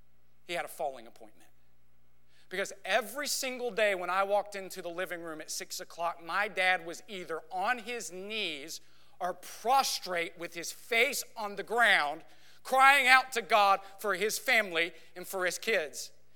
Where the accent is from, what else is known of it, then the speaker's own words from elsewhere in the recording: Texas, United States; Now, I grew up in West Texas, and we call mesquite trees in West Texas. Not many trees out there.